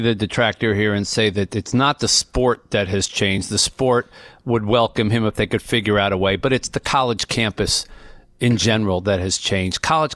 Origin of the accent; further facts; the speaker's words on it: New Jersey, United States; I grew up in South Jersey, and everybody kept saying, well, why isn't he going to want to go back there?